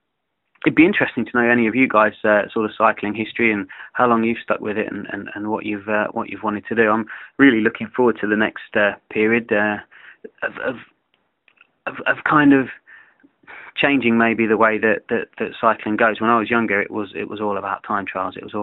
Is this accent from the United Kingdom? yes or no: yes; Peterborough, East of England, United Kingdom; coming to my hometown of Peterborough